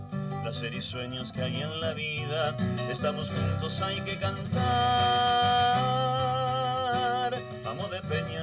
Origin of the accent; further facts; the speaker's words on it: Buenos Aires, Argentina; also born or lived in Santa Fe; Yo nací en Buenos Aires, en el Hospital Salaverry, que no existe más. La mitad de la primaria la hago en Santa Fe, en el San José, que era de varones